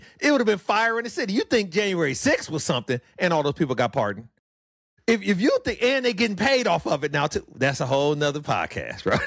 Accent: Illinois, United States; I'm from Illinois, and I'm calling this corrupt.

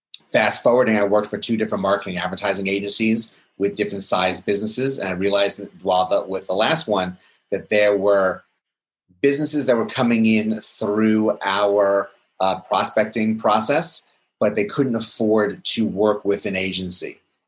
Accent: Jacksonville, Florida, United States; I'm from Jacksonville, Florida.

